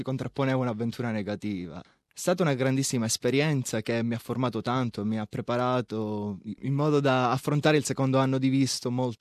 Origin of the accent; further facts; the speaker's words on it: Palermo, Sicily, Italy; moved away as an adult; now in Australia; sono di Palermo, ho 24 anni e mi ha portato in Australia la voglia di viaggiare e di esplorare il mondo dopo 20 anni trascorsi nella mia città.